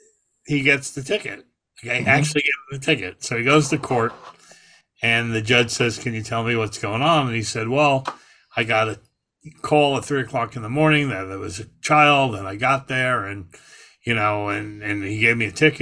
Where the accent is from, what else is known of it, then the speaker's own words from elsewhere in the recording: New York, United States; We're all from New York. Scott's from New York, too.